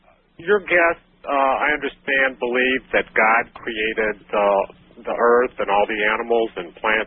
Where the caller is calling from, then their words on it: California, United States; I'm calling from Southern California.